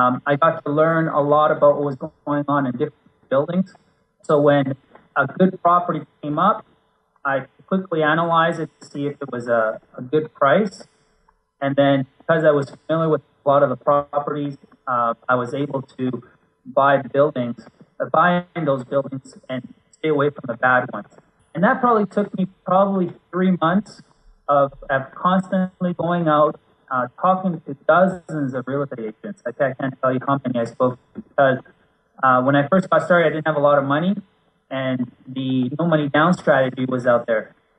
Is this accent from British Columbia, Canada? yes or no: yes; Vancouver, British Columbia, Canada; now in Phoenix, United States; I'm from Vancouver, British Columbia, and I'm currently in Phoenix, and I split my time between Vancouver, Phoenix, and Cabo.